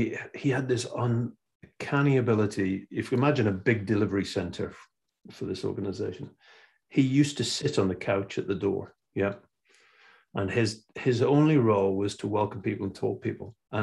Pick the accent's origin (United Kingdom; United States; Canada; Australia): United Kingdom; Newcastle upon Tyne, North East England; Now, I come from Newcastle upon Tyne. Yeah. As a Geordie bloke growing up